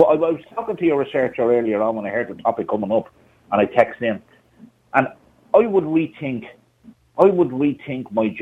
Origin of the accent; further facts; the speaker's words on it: Ireland; Because we're Irish and we don't change our culture for nothing or nobody